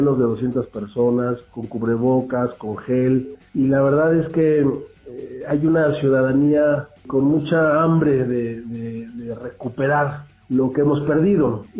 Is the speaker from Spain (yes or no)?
no; Mexico; para que, como mexicanos, ante todos los cataclismos que hemos sufrido, podamos salir adelante.